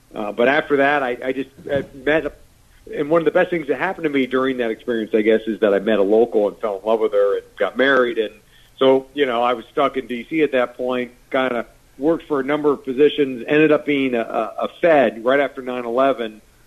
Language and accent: English; Stuart, Florida, United States; I grew up in Stuart. My mom now lives in Fort Pierce